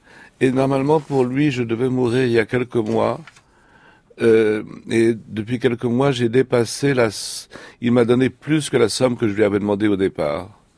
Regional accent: France; born there; Naturellement, je suis né en France et j'aime les croissants et lire les journaux en français.

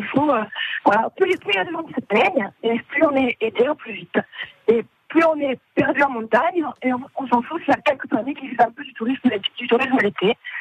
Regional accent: Corsica, France; Moi, je suis du Niol

